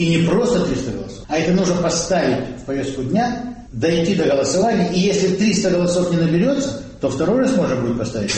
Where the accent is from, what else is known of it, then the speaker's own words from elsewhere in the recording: Simferopol, Crimea, Ukraine; also born or lived in Russia; Я коренной симферополитик. Родился я в России. Но, тем не менее, я живу сегодня в Украине.